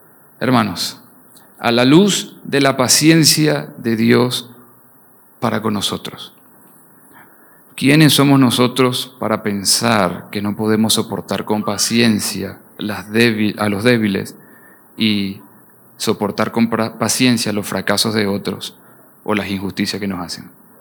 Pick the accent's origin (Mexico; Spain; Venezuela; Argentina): Venezuela; Y no es porque soy venezolano